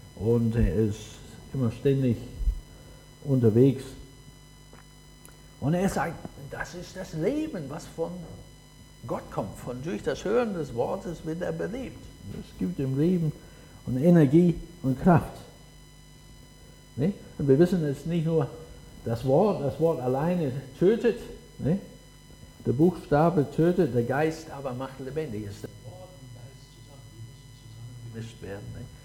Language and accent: German; England, United Kingdom; German is a second language; Nee, ich bin ein Engländer, ich höre die Bibel an auf Englisch.